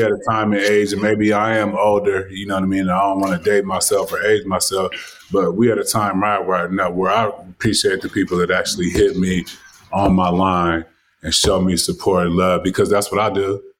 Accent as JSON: {"language": "English", "region": "California", "country": "United States", "said": "I mean, I'm from Cali."}